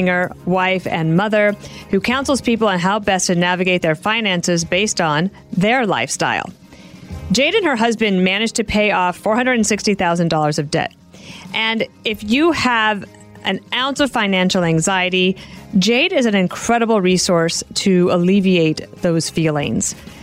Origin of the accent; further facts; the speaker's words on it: Colorado, United States; also born or lived in Wyoming; I was born in Wyoming, raised in Colorado, and my parents listened to country music for the most part.